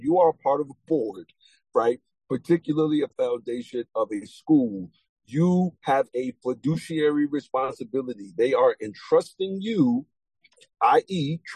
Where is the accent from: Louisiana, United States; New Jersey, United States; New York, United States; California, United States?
New York, United States; Brooklyn; but I'm from Brooklyn, and I don't trust a lot of them.